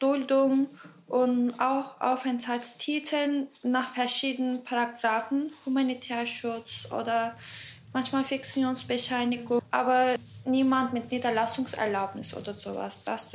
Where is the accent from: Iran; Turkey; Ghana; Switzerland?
Turkey; German is a second language; moved away as an adult; now in Berlin, Germany; Ich komme aus der Türkei und dann wohne in Berlin seit 5-6 Jahren. Ich habe in der Türkei Politik studiert, Politikwissenschaften.